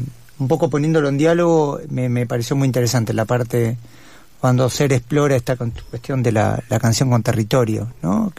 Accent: Buenos Aires, Argentina; por ahí no soy porteño en el sentido de todo lo que nos adjudican, pero sí soy de Buenos Aires. Buenos Aires es mi territorio

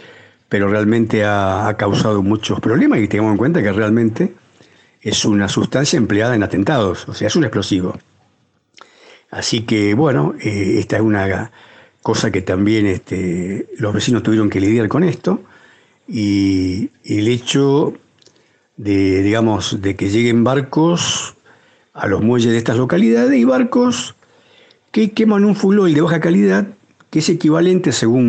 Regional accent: San Lorenzo, Santa Fe, Argentina; Yo soy de San Lorenzo

